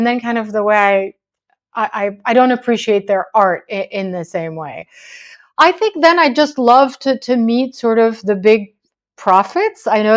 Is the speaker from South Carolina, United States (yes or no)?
no; Seattle, Washington, United States; born there; also born or lived in St. Louis; I was born in Seattle. My dad worked there as an engineer. He'd moved in the 60s from Syria to the US. My mom joined him there, and I was born there.